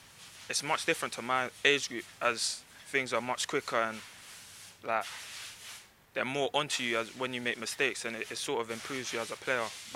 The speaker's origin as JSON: {"language": "English", "town": "West Norwood", "region": "London", "country": "United Kingdom", "said": "I'm from West Norwood, Lambeth, not too far."}